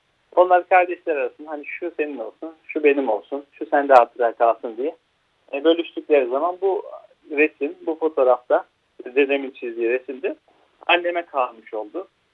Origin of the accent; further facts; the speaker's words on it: Istanbul, Turkey; also born or lived in Üsküdar; 1984 İstanbul doğumluyum. Çocukluğum ve gençliğim büyük oranda Esenler'de geçti. Ardından Üsküdar'da olduk. Üsküdar'da yaşadık uzun seneler.